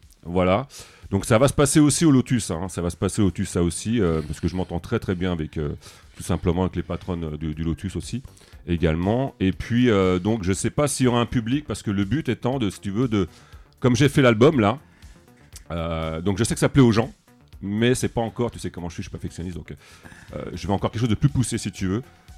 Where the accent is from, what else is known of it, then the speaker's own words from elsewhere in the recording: Châteauroux, Centre-Val de Loire, France; born there; Et oui, je suis né à Châteauroux.